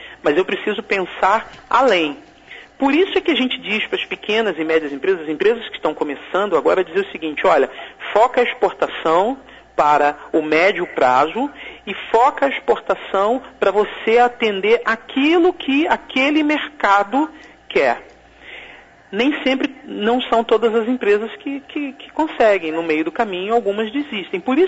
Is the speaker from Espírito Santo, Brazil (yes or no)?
yes; Espírito Santo, Brazil; Eu sou do Espírito Santo.